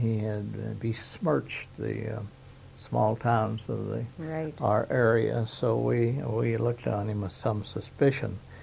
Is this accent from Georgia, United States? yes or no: no; Detroit Lakes, Minnesota, United States; also born or lived in North Dakota; I grew up in Detroit Lakes from the age of 10 or 11 on, graduated from high school there, and taught a country school before I came to Morehead State Teachers College in the fall of 1930.